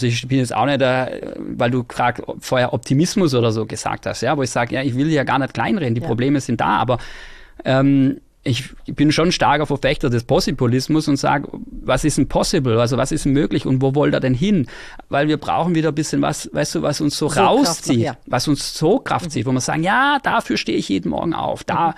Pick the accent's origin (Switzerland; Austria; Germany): Germany; Baden-Württemberg; ich komme ja aus dem Schwabenland. Da heißt da, wir können alles außer Hochdeutsch, wie man wahrscheinlich jetzt auch im Zuge des Podcasts gemerkt hat.